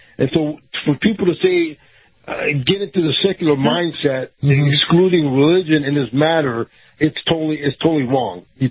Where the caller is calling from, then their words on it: Tampa, Florida, United States; Hello, Anthony from Tampa.